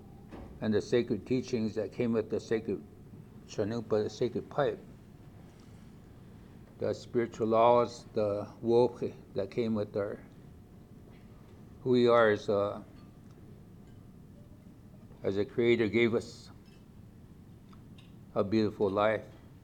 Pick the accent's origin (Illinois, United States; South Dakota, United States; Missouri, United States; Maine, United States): South Dakota, United States; Cheyenne River Reservation; And I'm from Cheyenne River Reservation. That's where I grew up, and I grew up in the last stages of the boarding school